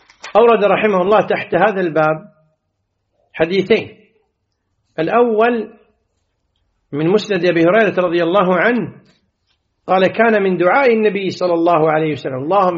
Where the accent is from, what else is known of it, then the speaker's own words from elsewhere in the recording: Kuwait; والمثل عندنا بالكويت يقول: لي مو على دينك ما يعينك